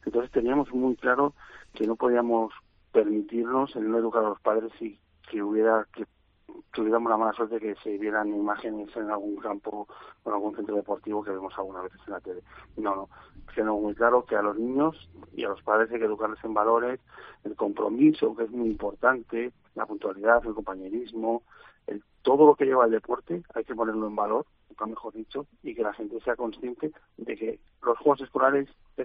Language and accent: Spanish; Torrecillas, Spain; yo soy de Torrecillas